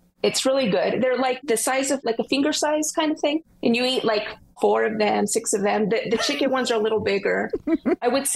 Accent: Viña del Mar, Valparaíso, Chile; growing up in Chile, it's always about shrinking your body. And I lived in a city right by the beach in Viña del Mar.

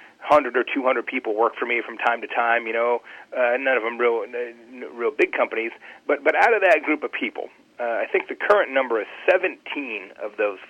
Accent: Arizona, United States; now in Indiana, United States; I'm originally from Arizona. I live in Indiana now.

